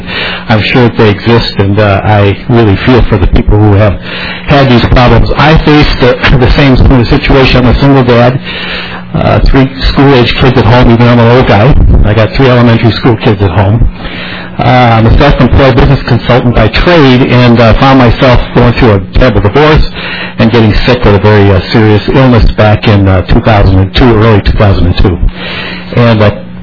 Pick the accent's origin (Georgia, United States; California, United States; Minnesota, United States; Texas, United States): Minnesota, United States; Cold Spring; Actually, I'm from Cold Spring, Representative Thing.